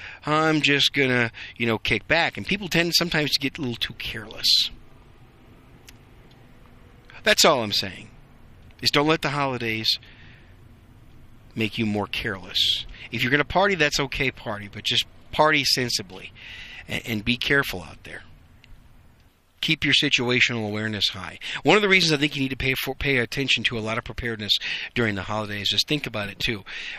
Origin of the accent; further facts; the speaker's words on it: Wisconsin, United States; now in Dallas-Fort Worth, United States; And the fact that I grew up in Wisconsin, I can remember a lot of times being stranded during the wintertime in blizzards up there, unprepared.